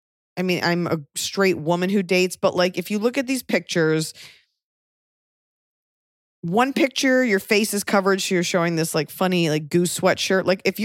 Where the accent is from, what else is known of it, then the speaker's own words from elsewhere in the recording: the South, United States; Now, I'm from the South where they have those